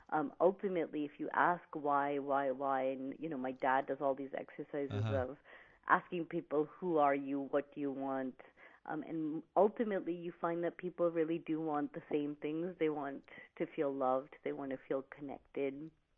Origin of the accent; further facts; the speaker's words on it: Boston, Massachusetts, United States; And growing up in Boston, we'd say tickets to the Celtics game or a trip to Hawaii.